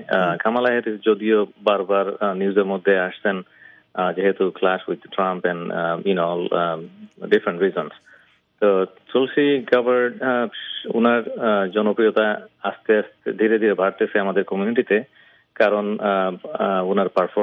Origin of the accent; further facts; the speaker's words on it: Bangladesh; তো আমরা বাংলাদেশি, আমরা খুবই অ্যাক্টিভ এই এই এরিয়াতে